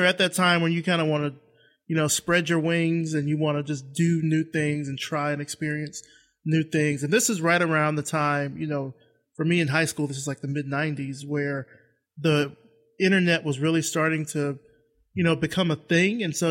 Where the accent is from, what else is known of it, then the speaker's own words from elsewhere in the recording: Selma, Alabama, United States; moved away as an adult; now in Atlanta, United States; Yeah, you're in Alabama too, so I'm South Central Alabama, born and raised. Grew up there. When I was 18, moved here to Atlanta to start school at Morehouse College, and have kind of stayed here ever since.